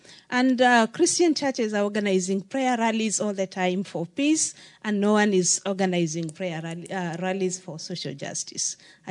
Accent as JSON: {"language": "English", "country": "Kenya", "said": "I am a Kenyan."}